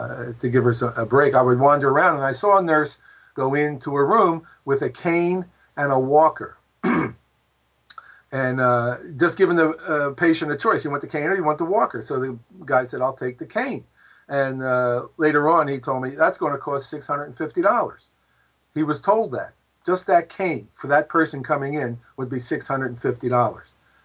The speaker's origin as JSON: {"language": "English", "town": "Philadelphia", "region": "Pennsylvania", "country": "United States", "tie": "born or raised there", "said": "Like, I grew up in Philadelphia, and every year whenever there was a threat of a strike"}